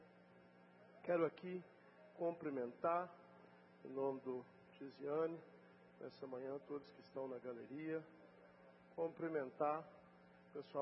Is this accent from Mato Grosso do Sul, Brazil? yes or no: no; Campo Belo, Minas Gerais, Brazil; qual sou natural de Campo Belo